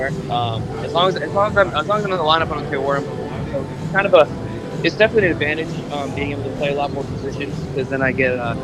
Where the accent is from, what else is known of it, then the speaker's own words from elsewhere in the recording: Phoenix, Arizona, United States; then when the D-backs called me this last offseason in December, I said, yeah, let's do it. It's my hometown.